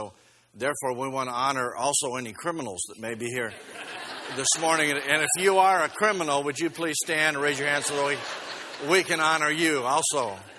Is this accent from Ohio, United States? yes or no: yes; Ohio, United States; I'm from Ohio. And I married a Texan.